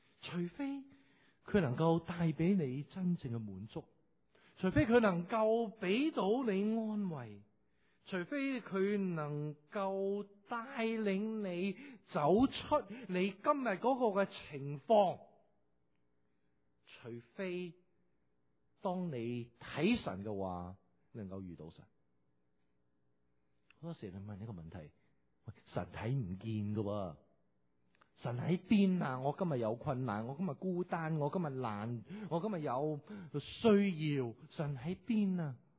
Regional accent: China; 但我们中国人很多时候就成日觉得爸爸是一个很得人惊的一个形象

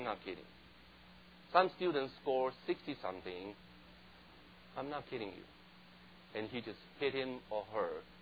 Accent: Taiwan; English is a second language; I grew up in Taiwan.

